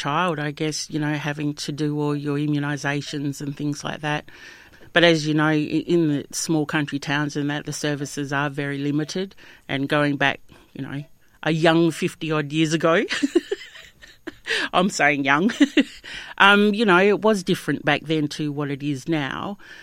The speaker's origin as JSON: {"language": "English", "town": "Perenjori", "region": "Western Australia", "country": "Australia", "tie": "born or raised there", "said": "I grew up in a little town called Perenjori. It's about 4-hour drive north on the inland road. So it's sort of classed like the Wheat Belt."}